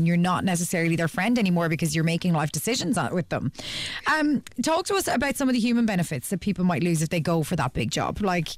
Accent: Ireland; because as Irish people, we're absolutely allergic to talking about money anyway.

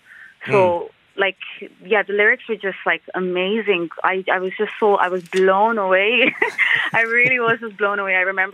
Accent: Tullamore, Leinster, Ireland; growing up in Tullamore.

